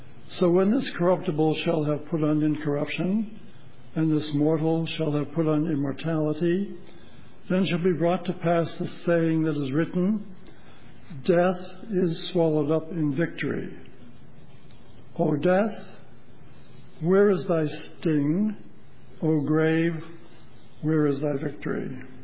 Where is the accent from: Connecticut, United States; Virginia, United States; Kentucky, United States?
Connecticut, United States; my wife Ruth is playing the piano. We come from Northeast Connecticut.